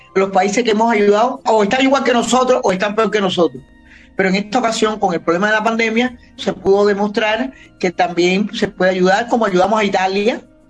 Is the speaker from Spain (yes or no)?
no; Cuba; La situación en estos momentos en mi país es bastante difícil, bastante dura. Estamos en una situación de refuerzo por parte del gobierno de Estados Unidos, de reforzar más todavía el bloqueo a nuestro país.